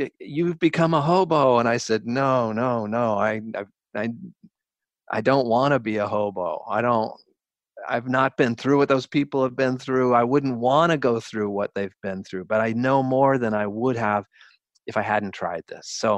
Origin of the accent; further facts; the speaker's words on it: Colorado, United States; moved away; I'm from Colorado and miss it, so I'm always looking for a way to go back and spend more time there.